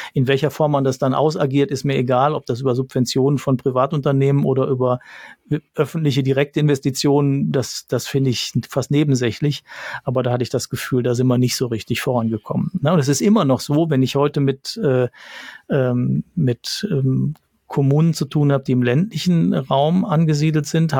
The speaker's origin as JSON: {"language": "German", "region": "North Rhine-Westphalia", "country": "Germany", "said": "Ich komme aus dem Ruhrgebiet"}